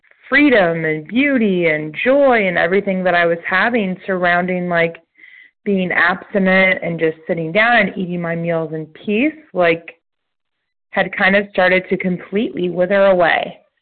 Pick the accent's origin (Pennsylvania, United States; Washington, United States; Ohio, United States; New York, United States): Pennsylvania, United States; Reading; I'm a compulsive overeater from Reading, Pennsylvania.